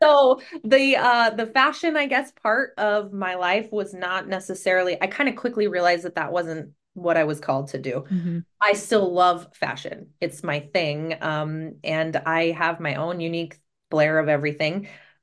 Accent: Texas, United States; also born or lived in New Mexico / Kansas; I'm actually from Kansas, and my family owns a ranch in Kansas, but I didn't grow up there. I actually lived in rural towns in East Texas and East New Mexico.

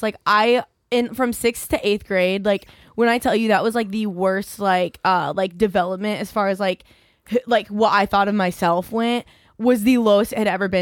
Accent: Terre Haute, Indiana, United States; I grew up in Terre Haute and my mom and dad moved us from, it was like downtown Terre Haute

